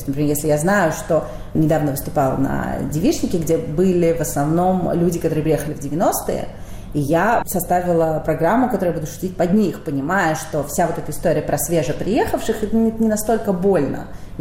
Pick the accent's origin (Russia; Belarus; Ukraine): Russia; Saint Petersburg; я родилась в Петербурге, вот ходила в эту школу, там все такое.